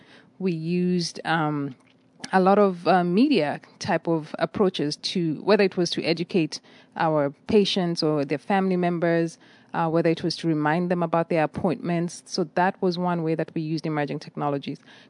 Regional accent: Nairobi, Kenya; moved away as an adult; now in Texas, United States; I'm originally from Kenya. Was born and raised in Nairobi, Kenya. Did my high school in Kenya, and shortly after completing my high school education there, I immigrated to the United States in 1996. And I have been in Texas pretty much throughout that whole time

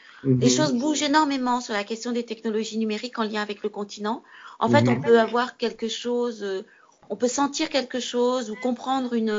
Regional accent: Senegal; Alors moi je suis née au Sénégal et j'ai grandi au Sénégal. Oui. Donc je suis sénégalaise en fait.

